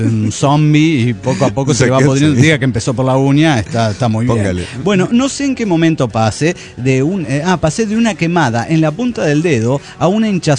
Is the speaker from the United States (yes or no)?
yes; San Antonio, Texas, United States; de San Antonio, Texas.